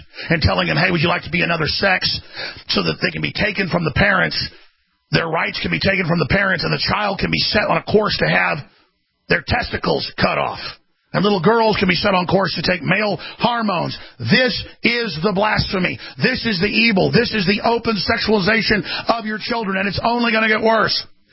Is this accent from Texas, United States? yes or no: yes; Texas, United States; I'm an American. I'm a patriot. I'm from Texas.